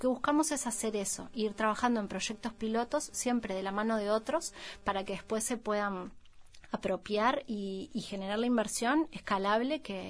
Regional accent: Uruguay

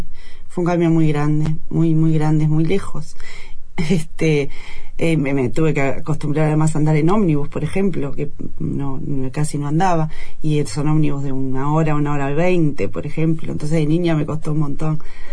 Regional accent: Montevideo, Uruguay; Jacinto Vera y después Paso de la Arena, después, así que claro, del oeste los dos.

